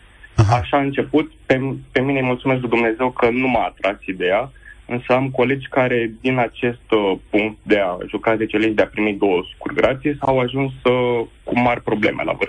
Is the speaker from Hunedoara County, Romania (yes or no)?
no; Tulcea, Tulcea County, Romania; now in Bucharest, Romania; Sunt din Tulcea, acum studiez în București.